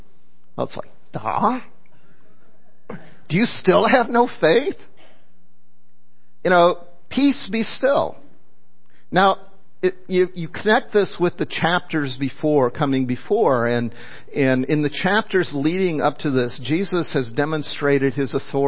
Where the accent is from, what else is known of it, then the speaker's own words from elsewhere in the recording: Michigan, United States; You know, I grew up near Lake St. Clair, which is one of the connects Lake Huron with Lake Erie